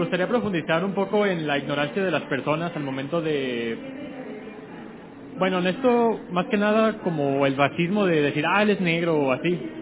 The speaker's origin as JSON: {"language": "Spanish", "country": "Mexico", "said": "en México somos una mezcla de todos los tipos de etnias y razas que hay. Somos negros, chinos, mulatos, españoles."}